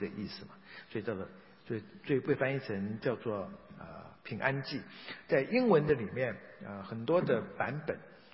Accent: Taiwan; 我们台湾人闽南人的说法是一夜长一寸的哦

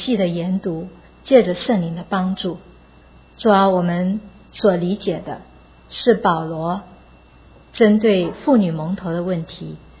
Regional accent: China

